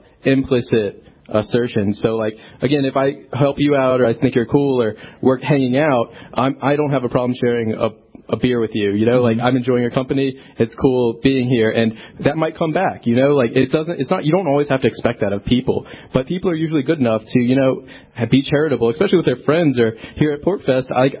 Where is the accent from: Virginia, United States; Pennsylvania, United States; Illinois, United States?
Virginia, United States; Richmond; I'm from Richmond, Virginia, part of Liberate RVA out there